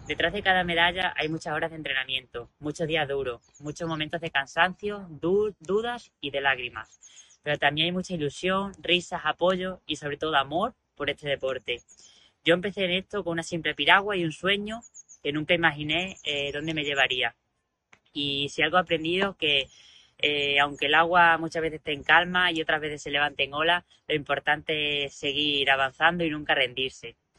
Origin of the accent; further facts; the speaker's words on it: Extremadura, Spain; a mi tierra, Extremadura, porque de ahí he aprendido toda la constancia, la humildad y la fuerza para seguir remando